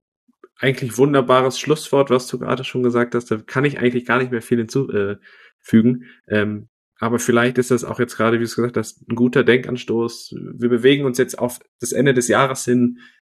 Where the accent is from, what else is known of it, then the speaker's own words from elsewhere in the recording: Essen, North Rhine-Westphalia, Germany; ich komme aus der Region Essen